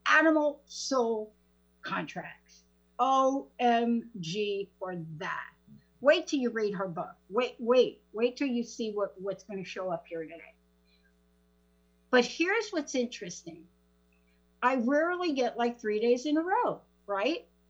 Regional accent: New York, United States; accent: New York

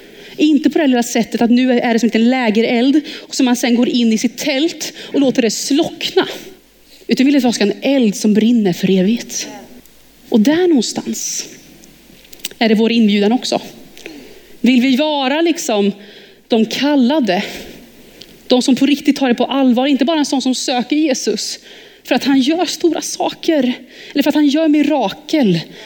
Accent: Thailand; Jag växte upp i Thailand

